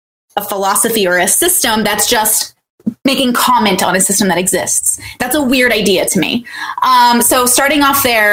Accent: United States; I'm from America. My parents are immigrants from Iraq.

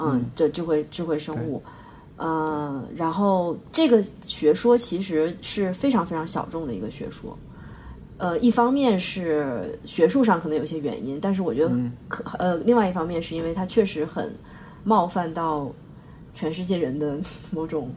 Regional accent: China; 就是在中国，作为一个中国人，你不能破产啊。

